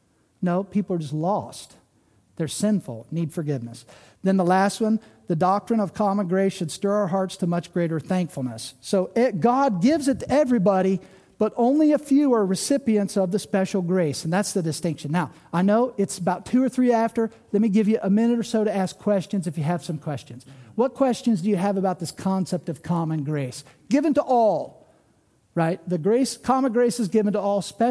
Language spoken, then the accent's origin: English; United States; I'm an American. I love America. I served in the military.